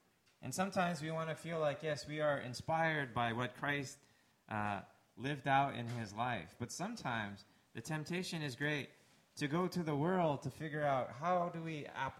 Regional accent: Canada; now in United States; You know, the interesting thing I noticed being a Canadian living in the States, a lot of how America was formed was through very, very difficult conflict.

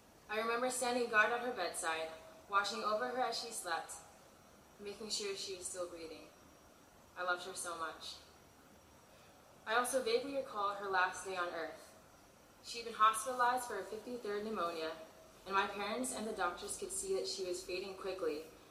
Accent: Honolulu, Hawaii, United States; born there; also born or lived in U.S. West Coast / Asia / Africa; I was born in Honolulu, and I'm Okinawan, Scottish-Irish, American Indian, and Japanese. I've attended 11 different schools, including Westmont College, and during my 22 years, I've called 20 different places home

